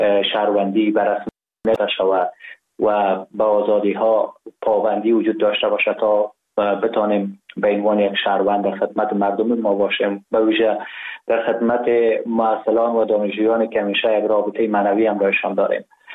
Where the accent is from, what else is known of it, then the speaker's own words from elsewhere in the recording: Ghazni, Afghanistan; also born or lived in Kabul; من زاده شهر ولایت غزنی هستم. در شهر غزنی به دنیا آمدیم، دوره کودکی خود را در غزنی و کابل سپری کردیم، دوره مکتب را قسمت تا صنف 4 و 5 در کابل پشت سر نهادیم و بعدا در غزنی رفتیم